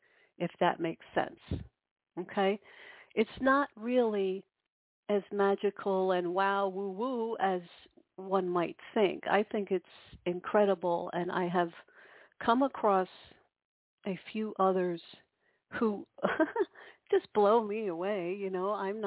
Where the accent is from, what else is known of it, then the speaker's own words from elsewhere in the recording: New York, United States; As promised, it is Monday at 9 p.m. Eastern in New York. That's where I'm from.